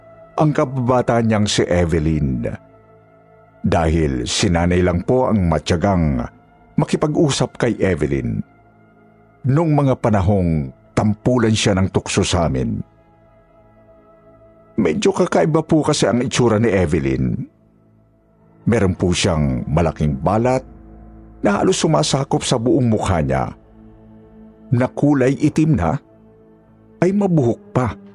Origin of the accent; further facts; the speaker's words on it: Mimaropa, Philippines; Lumaki po ako sa probinsya namin sa Mindoro. Medyo malayo po kasi sa Kabihasnan. Dahil bundok po yung lugar na tinitirhan ng pamilya namin.